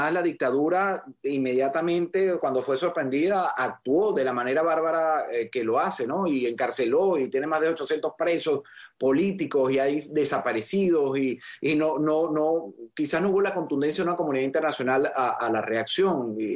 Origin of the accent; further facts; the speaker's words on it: Venezuela; como venezolano y como periodista